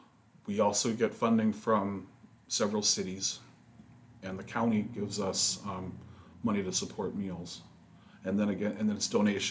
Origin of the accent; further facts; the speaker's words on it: Midwest, United States; now in Brevard, United States; So, and you mentioned I'm from the Midwest. When the recruiters were talking me into coming down here